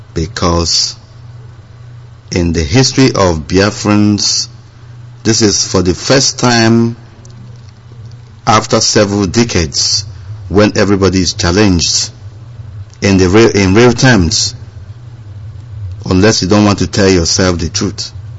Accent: North East, Nigeria; I am a Nigerian. I believe in the integrity of Nigeria as a whole, and every part of this country matters to me. But I was born and bred in the Northeast

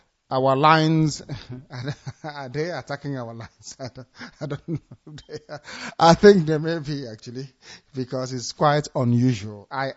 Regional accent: Port Harcourt, Rivers, Nigeria; Everybody, I'm from Port Harcourt. I am from Port Harcourt.

